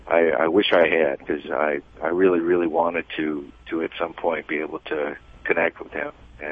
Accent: Madison, Wisconsin, United States; I'm from Madison, Wisconsin.

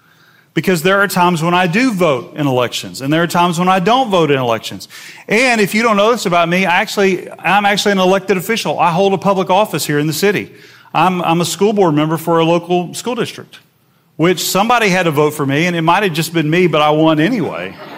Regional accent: Nashville, Tennessee, United States; I grew up in Nashville, Tennessee.

